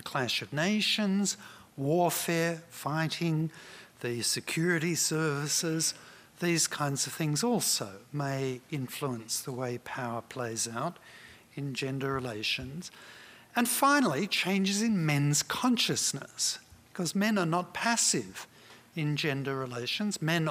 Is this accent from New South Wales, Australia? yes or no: yes; Sydney, New South Wales, Australia; in my hometown of Sydney